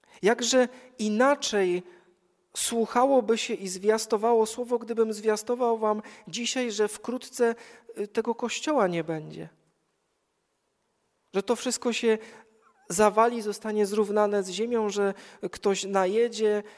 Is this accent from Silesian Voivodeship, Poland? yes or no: yes; Dzięgielów, Silesian Voivodeship, Poland; Swoją drogą pamiętam z rodzinnego Dzięgielowa, kiedy to chyba do dzisiaj trwa, gdzie spotykaliśmy się o 22 w kościele